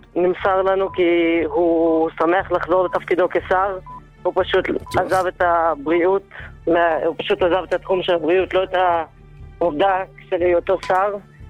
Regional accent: Jerusalem, Jerusalem District, Israel

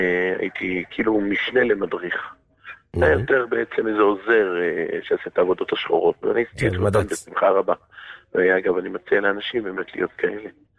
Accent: Haifa, Haifa District, Israel; born or raised there

